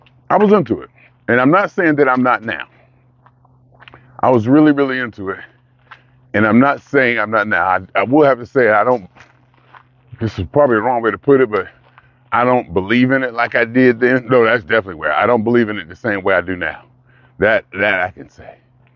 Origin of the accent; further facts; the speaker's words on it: Ohio, United States; More because I grew up in Ohio, industrial town, work, play hard